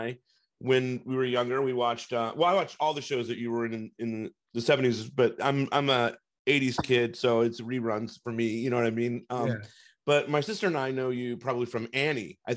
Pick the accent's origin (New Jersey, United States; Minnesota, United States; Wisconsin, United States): New Jersey, United States; Well, when I was a kid, I grew up in New Jersey and there wasn't much going on